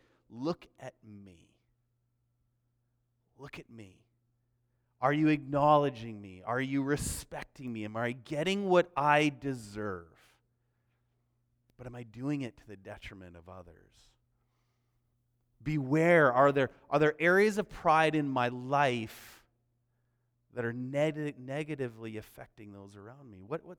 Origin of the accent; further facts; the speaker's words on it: Delta, British Columbia, Canada; I grew up in Delta, and just across 120th Street was Surrey, right?